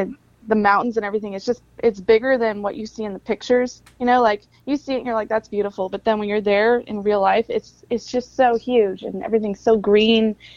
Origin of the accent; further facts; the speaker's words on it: Texas, United States; also born or lived in Anchorage; But I mean, I grew up around New Braunfels, Bernie, Comfort, just all around the Texas Hill Country.